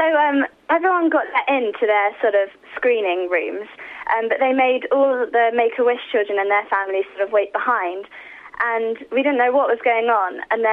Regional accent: South East England, United Kingdom; I'm 16, and I'm from West Sussex.

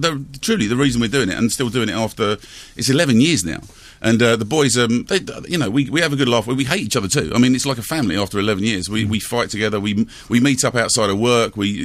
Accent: Southall, London, United Kingdom; I grew up in Southall and so did he

